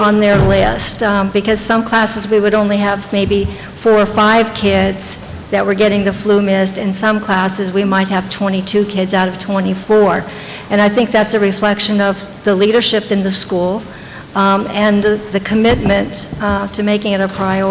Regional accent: South Bend, Indiana, United States; I'm from South Bend, Indiana.

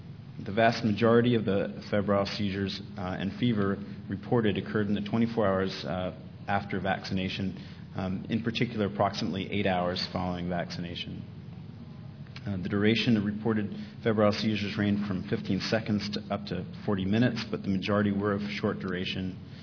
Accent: United States; now in Australia; I am American, but living in Australia.

